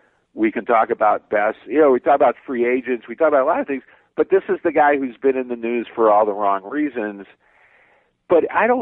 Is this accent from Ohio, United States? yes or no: yes; Cleveland, Ohio, United States; this will be a defining event for my hometown, you know, your hometown, for Cleveland, for a decade, if not more.